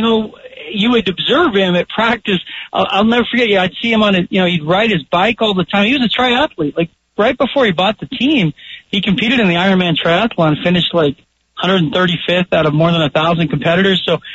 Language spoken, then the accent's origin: English; Colorado, United States; I grew up here in Colorado, what it meant to this city, state, and region when the Broncos finally won a Super Bowl.